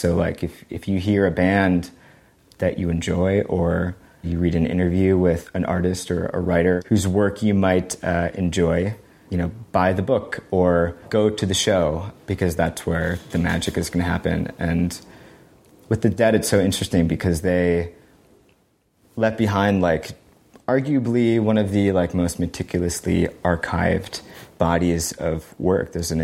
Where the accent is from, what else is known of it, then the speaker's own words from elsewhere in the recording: Chicago, Illinois, United States; like, I'm from Chicago. Both of my parents were hippies in the late 60s and through the 70s.